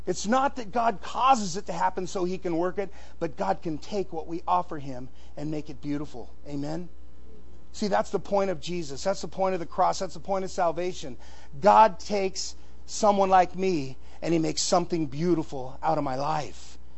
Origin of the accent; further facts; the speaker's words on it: California, United States; when I was a kid, I grew up in California, like I said, and we have tarantulas down there.